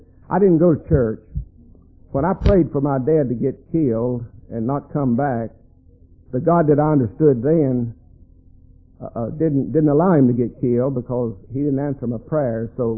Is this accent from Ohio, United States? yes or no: no; Kannapolis, North Carolina, United States; I just went to work in the mill like everybody else in my hometown and worked there for a number of years.